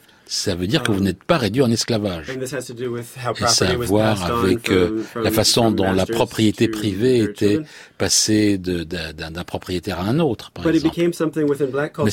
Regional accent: United States; la façon dont moi j'ai grandi en Amérique, dans les années 1990, il fallait choisir sa race.

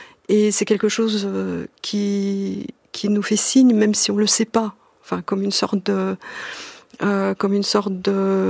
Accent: Moscow, Russia; born there; first language Russian; French is a second language; Eh bien, je suis née à Moscou en 1958

